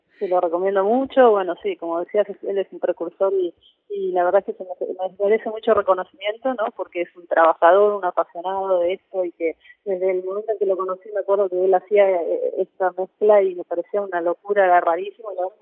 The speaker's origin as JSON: {"language": "Spanish", "region": "Buenos Aires Province", "country": "Argentina", "said": "Yo soy de Buenos Aires, sí, sí, no de la capital, sino de la provincia, digamos, a una hora y media de la capital."}